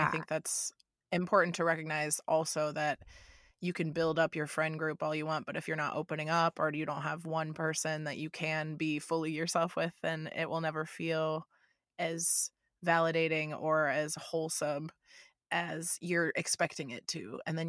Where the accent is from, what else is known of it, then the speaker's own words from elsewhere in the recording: Florida, United States; moved away; I moved from Florida, where I was always the weirdest one, the most outgoing, kind of strange one that everybody made fun of.